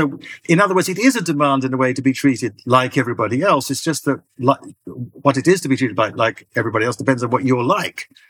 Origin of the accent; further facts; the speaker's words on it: Ghana; I mean, I'm older than Ghana, the country I grew up in. So you couldn't be Ghanaian when I was born.